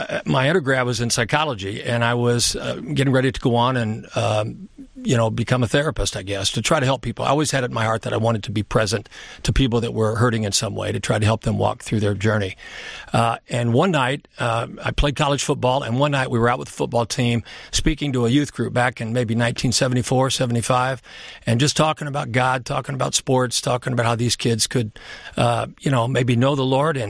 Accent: Indiana, United States; I grew up in the Civil Rights era. I grew up in central Indiana, Klan territory.

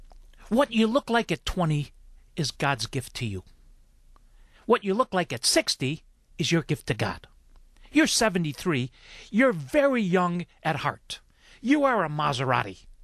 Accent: Chicago, Illinois, United States; Growing up in Chicago, my folks were Slovak. My dad was a mailman. We didn't have much.

